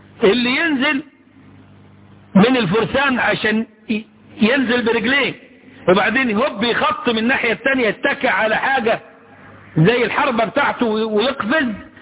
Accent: Upper Egypt, Egypt; عندنا في الصعيد

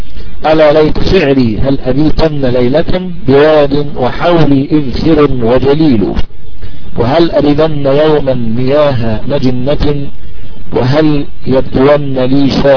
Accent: Egypt; وهو عندنا في مصر قريب من حجم اليمام. يا شباب عارفين اليمام في مصر

